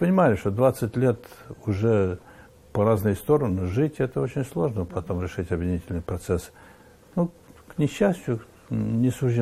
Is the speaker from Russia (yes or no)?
no; Transnistria, Moldova; Я оттуда, из Приднестровья родом.